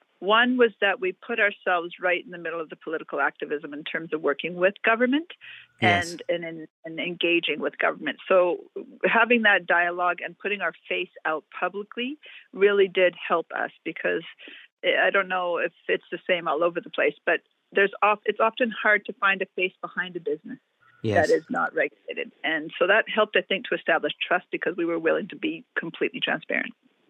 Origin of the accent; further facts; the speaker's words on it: Vancouver, British Columbia, Canada; I grew up in East Vancouver.